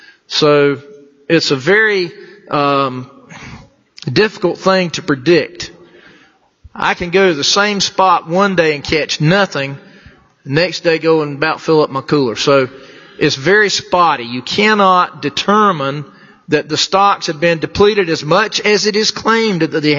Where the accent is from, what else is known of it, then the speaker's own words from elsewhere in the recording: New Bern, North Carolina, United States; now in Concord, United States; I may live in Concord, but I'm from New Bern. I'm a coastal guy myself. And I grew up fishing the Neuse River, the Trent River, the creeks around there, and Atlantic Beach mostly.